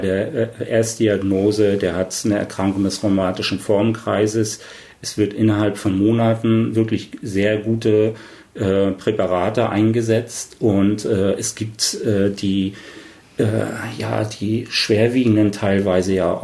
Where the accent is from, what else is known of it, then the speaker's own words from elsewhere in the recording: East Germany, Germany; einmal der Quotenmann als Mann und dann halt eben als Ossi, dann halt eben auch der Quoten-Ossi, ne?